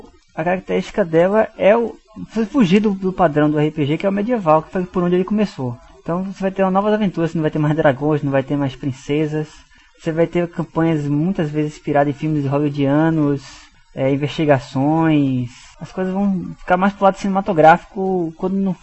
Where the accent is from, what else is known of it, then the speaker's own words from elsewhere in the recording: Salvador, Bahia, Brazil; o famoso Pokémon psíquico. … sou de Salvador.